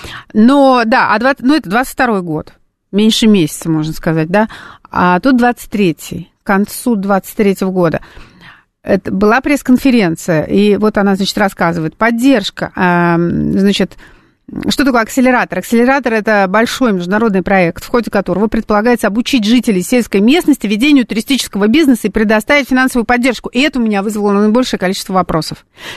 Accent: Saint Petersburg, Russia; now in Moscow, Russia; я там сама родом из Петербурга, я в Москве живу 20 лет, и я уже, конечно, я здесь очень сильно прижилась

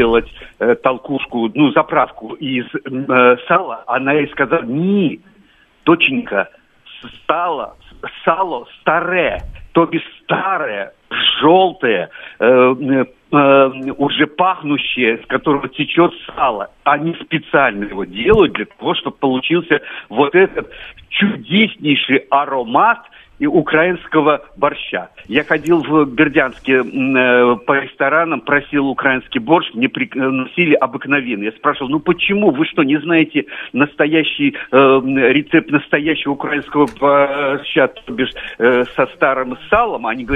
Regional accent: Nizhny Novgorod Oblast, Russia; Я нижегородский, сам татарин, и хоть мы татары

